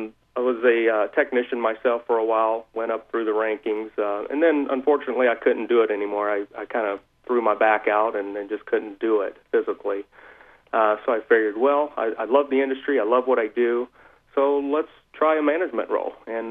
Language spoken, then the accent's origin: English; Savannah, Georgia, United States; Savannah, Georgia.